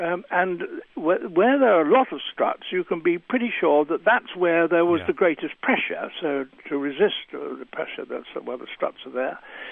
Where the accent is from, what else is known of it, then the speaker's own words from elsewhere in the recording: England, United Kingdom; I grew up in the Midlands of England, and in an area where the rocks are of the same age, the Jurassic rocks as the dinosaurs were found in and pterosaurs were found in.